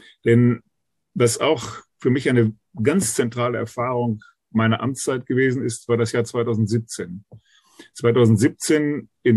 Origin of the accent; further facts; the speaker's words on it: Münster, North Rhine-Westphalia, Germany; in meiner Heimatstadt hier in Münster